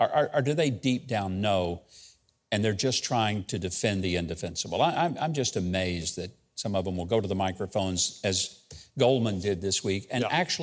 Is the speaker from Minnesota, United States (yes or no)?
no; Arkansas, United States; from the great state of Arkansas, my home state